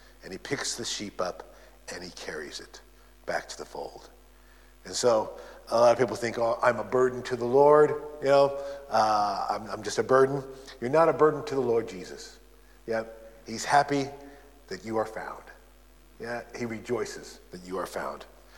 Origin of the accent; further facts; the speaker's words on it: United States; now in England, United Kingdom; You tell by the accent, I'm an American. Sometimes people say, are you Canadian? But I'm not Canadian.